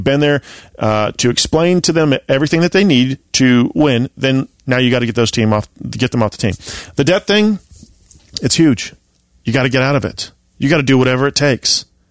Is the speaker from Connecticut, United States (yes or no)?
no; Lake Tahoe, California, United States; also born or lived in Sonoma; I was born in Sonoma. I was born in Sonoma, raised in Lake Tahoe.